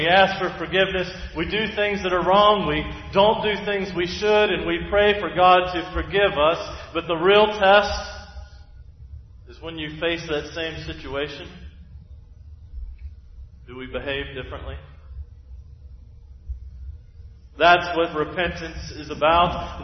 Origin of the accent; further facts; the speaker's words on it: Sumter, South Carolina, United States; Now, I grew up in South Carolina, just down the road in Sumter. When I think of wilderness, I think of swamp. South Carolinians, you know what I'm talking about.